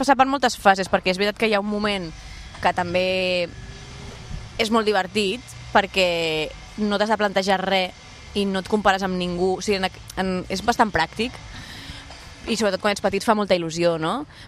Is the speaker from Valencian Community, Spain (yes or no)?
no; Barcelona, Catalonia, Spain; ara estic una miqueta més cap a Gràcia, però realment Sant Gervasi és el meu barri on vaig néixer, la meva parella també, i on estem vivint.